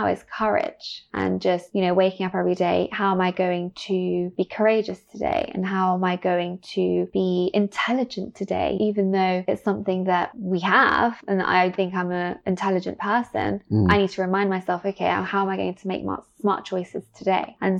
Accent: Caracas, Capital District, Venezuela; I grew up in Venezuela, which is, I mean, Venezuela's many things, it's one of the most dangerous countries. I actually grew up in Caracas, which is one of the most dangerous cities in the world

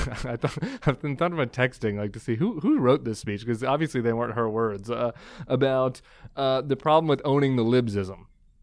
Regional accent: Colorado, United States; now in California, United States; But I grew up in Colorado, Charlie, so I can brave the elements.

